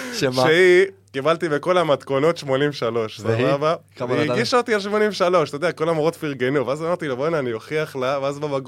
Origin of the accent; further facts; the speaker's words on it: Central District, Israel; אנחנו כולנו יחסית, אנחנו מהמרכז, ופתאום אתה בקריות